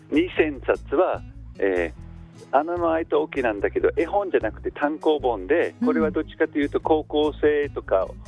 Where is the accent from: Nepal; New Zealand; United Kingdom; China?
United Kingdom; Japanese is a second language; moved away as an adult; now in Japan; イギリスです。